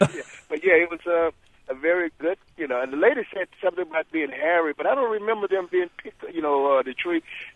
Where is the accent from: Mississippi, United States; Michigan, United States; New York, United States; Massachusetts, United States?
Mississippi, United States; Jackson; You know, I am from Mississippi, Jackson, Mississippi.